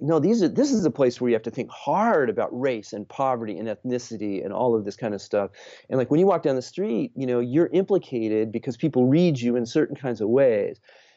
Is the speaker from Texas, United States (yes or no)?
no; Boulder, Colorado, United States; growing up outside of Boulder, going up to Boulder, seeing Boulder, going to New Haven, you know, and I'd never really been east.